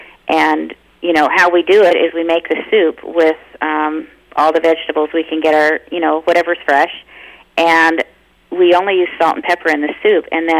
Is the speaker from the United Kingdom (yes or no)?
yes; United Kingdom; I'm British.